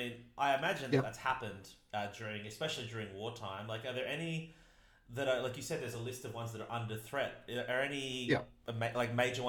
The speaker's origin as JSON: {"language": "English", "region": "New South Wales", "country": "Australia", "tie": "born or raised there", "said": "Well, like, in my hometown, near my hometown, a little town called Glen Innes, kind of a shithole."}